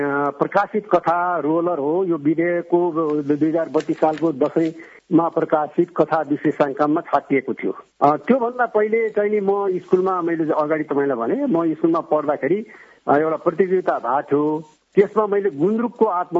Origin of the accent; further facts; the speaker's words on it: Kathmandu, Bagmati, Nepal; born there; म काठमाडौँको मोरटोलमा जन्मेको हुँ। म एकदम साधारण परिवारको मा जन्मेको हुँ।